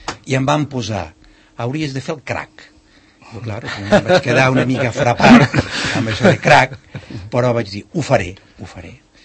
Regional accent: Catalonia, Spain; Jo fa 3 anys que em vaig jubilar i encara que sóc català, no sabia escriure català. Tota la meva vida professional s'ha fet en castellà

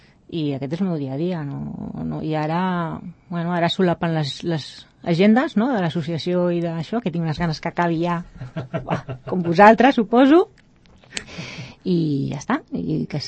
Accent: Barcelona, Catalonia, Spain; born there; No, jo vaig néixer a Barcelona. I després vaig venir a viure a Rubí, Sant Cugat, i després vaig venir a viure a Vall d'Oreig. Ja fa més de 20 anys que estic aquí a Vall d'Oreig. Fa 30 que hi volto, però no hi fa tant que hi visc.

